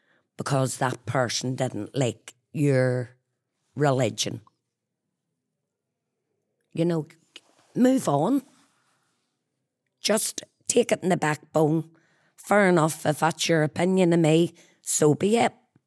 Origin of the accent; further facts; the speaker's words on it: United Kingdom; I have a British passport. Because that's what I am. I classify myself as a British citizen. Because I've never known any different.